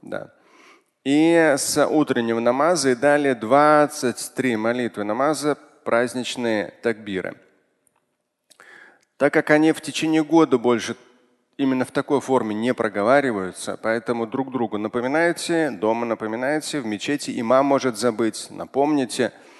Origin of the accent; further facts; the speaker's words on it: Moscow, Russia; born there; в том числе и я родился в Москве